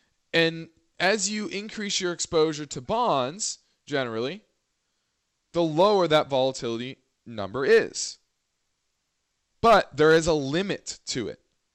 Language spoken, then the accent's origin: English; California, United States; I grew up down here in California, Southern California.